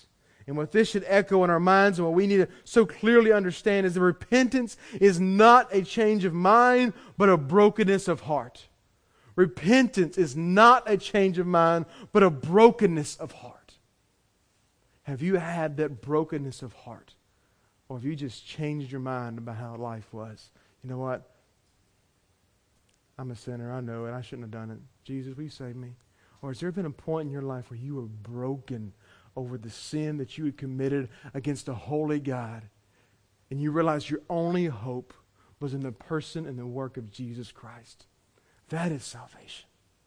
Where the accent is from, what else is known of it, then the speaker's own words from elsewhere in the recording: the South, United States; I was raised up in church. I'm a good person. I'm a Southerner.